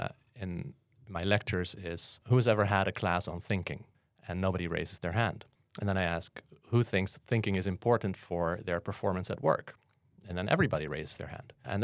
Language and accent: English; Amersfoort, Utrecht, Netherlands; English is a second language; I'm from Amersfoort, the Netherlands.